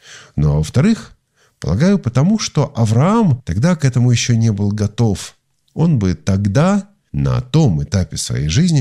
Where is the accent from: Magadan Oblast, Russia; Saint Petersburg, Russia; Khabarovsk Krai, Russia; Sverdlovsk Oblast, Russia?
Saint Petersburg, Russia; born there; Я, например, родился в Санкт-Петербурге, тогда еще в Ленинграде